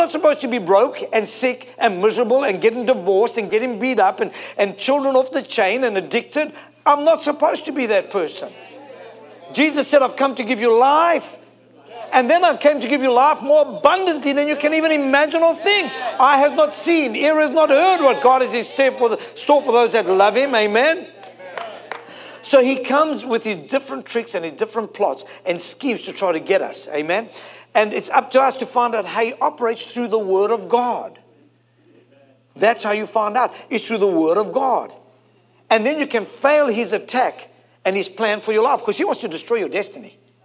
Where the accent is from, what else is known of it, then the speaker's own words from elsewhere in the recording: South Africa; English is a second language; I'm from Africa, forgive me.